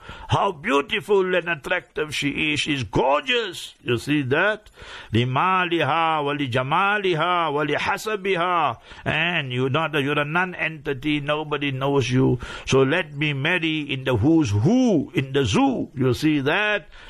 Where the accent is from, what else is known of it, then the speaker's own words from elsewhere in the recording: India; So all this year, you see, we Indians, we came from where?